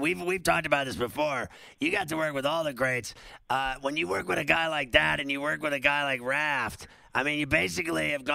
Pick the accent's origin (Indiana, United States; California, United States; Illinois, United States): Indiana, United States; Valparaiso; I said I grew up in Valparaiso, so I was a little kid.